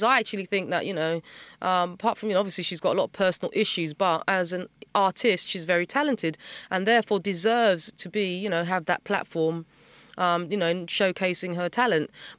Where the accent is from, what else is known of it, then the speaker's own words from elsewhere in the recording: United Kingdom; now in United States; I've had the opportunity obviously of experiencing being British and, you know, growing up in the UK, and now I'm, you know, experiencing kind of some of the flavors of the US.